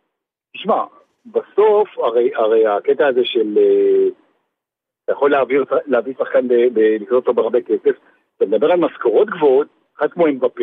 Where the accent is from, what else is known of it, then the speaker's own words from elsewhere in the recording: Sweden; אני מאז שגדלתי בשוודיה בגיל 6